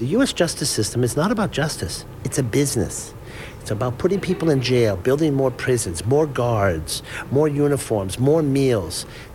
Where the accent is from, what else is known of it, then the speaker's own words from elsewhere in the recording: Boston, Massachusetts, United States; I grew up in Boston. I went to a private military university for college